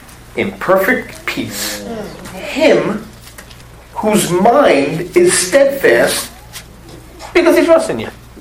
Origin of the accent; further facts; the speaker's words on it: New York, United States; And we're from New York, so pastors there are named Pastor Vinny, Pastor Rocco, Pastor Tony, Pastor Mike.